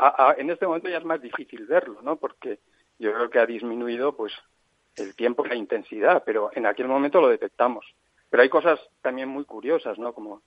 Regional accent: Valencia, Valencian Community, Spain; yo soy de Valencia, pero … viene de Teruel.

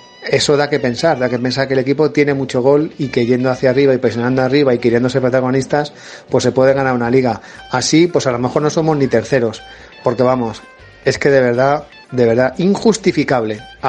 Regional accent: Madrid, Community of Madrid, Spain; de Madrid.

